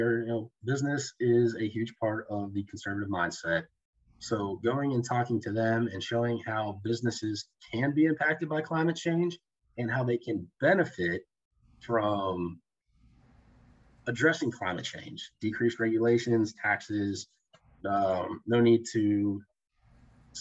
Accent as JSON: {"language": "English", "region": "Pennsylvania", "country": "United States", "tie": "born or raised there", "said": "Growing up in Pennsylvania, at the age of 12, I was out hunting, fishing, doing everything, and it's a big part of what brought me here."}